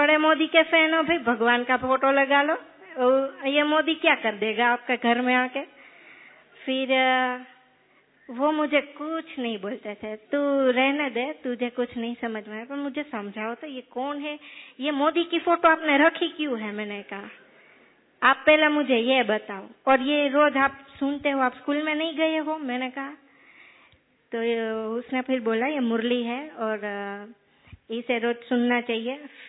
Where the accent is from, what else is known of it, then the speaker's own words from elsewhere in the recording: Rajkot, Gujarat, India; मैं राजकोट से हूँ, अवधपुरी रेखा दीदी के सेंटर से।